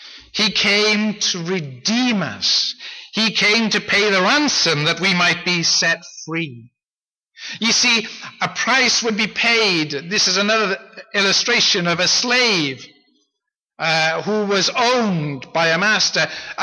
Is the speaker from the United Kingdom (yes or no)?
yes; Wales, United Kingdom; now in Canada; So when I was growing up in Wales, my experience was that sheep were everywhere.